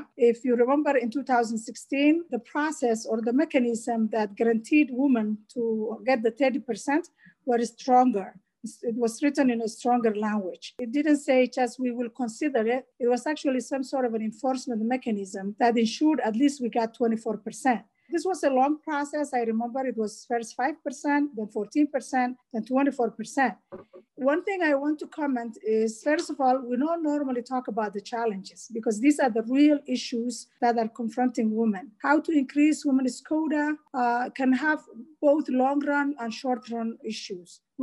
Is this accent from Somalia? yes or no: yes; Somalia; English is a second language; Because I grew up in Siad Barre's time